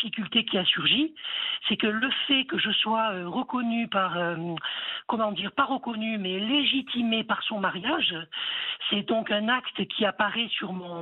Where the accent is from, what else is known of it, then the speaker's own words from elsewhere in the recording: Port Lyautey, Rabat-Salé-Kénitra, Morocco; born there; Je suis née à Port-Lyoté, au Maroc.